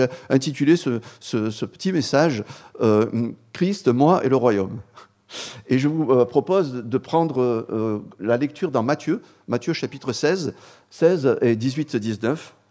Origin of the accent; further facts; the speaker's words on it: Marseille, Provence-Alpes-Côte d'Azur, France; Moi, je viens de Marseille.